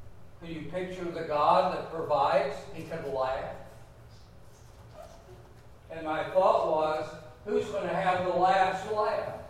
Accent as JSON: {"language": "English", "town": "Detroit", "region": "Michigan", "country": "United States", "tie": "born or raised there", "said": "I grew up in Detroit, Michigan. Canada was just across the river."}